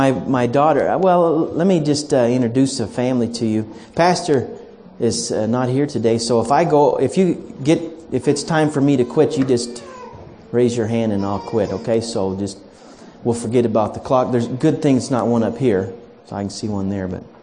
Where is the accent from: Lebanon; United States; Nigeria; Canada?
United States; Oklahoma; also born or lived in Iowa; But anyway, I was born in Iowa. I was raised in Oklahoma. And so if I say y'all, that means you guys, okay?